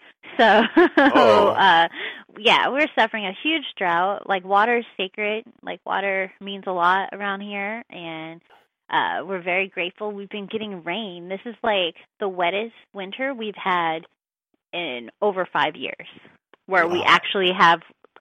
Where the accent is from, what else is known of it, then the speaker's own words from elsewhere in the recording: California, United States; I'm from Southern California my whole life, and that's it, pretty much.